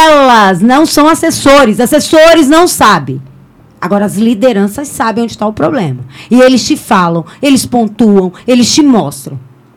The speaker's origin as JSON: {"language": "Portuguese", "town": "Nilópolis", "region": "Rio de Janeiro", "country": "Brazil", "said": "Não nasci em bairros mais simples, mas eu sou de uma comunidade, sou nilopolitana, sou da Baixada Fluminense do Rio de Janeiro."}